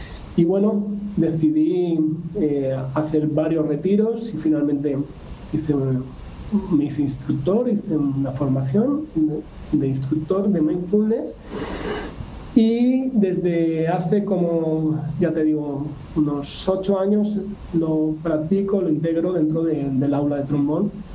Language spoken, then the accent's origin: Spanish; Buñol, Valencian Community, Spain; Soy de Buñol. Bueno, uno de los grandes pueblos en el tema, como tú decías, de bandas de música. Tengo la suerte de haber nacido aquí